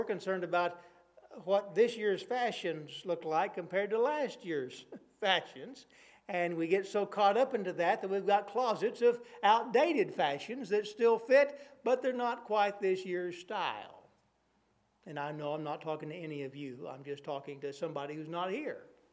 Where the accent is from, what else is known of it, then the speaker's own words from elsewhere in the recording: Amarillo, Texas, United States; I came from Amarillo